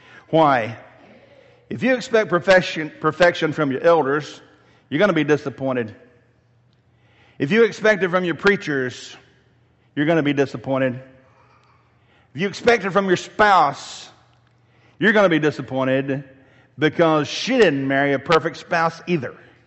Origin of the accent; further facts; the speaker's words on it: Mount Pleasant, Tennessee, United States; after all, I grew up in Mount Pleasant, Tennessee.